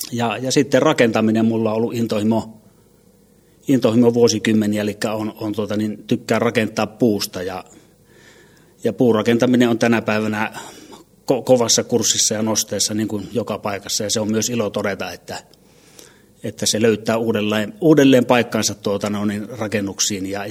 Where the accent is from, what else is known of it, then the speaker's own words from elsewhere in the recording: Kainuu, Finland; olen ihan perus kainuulainen kaveri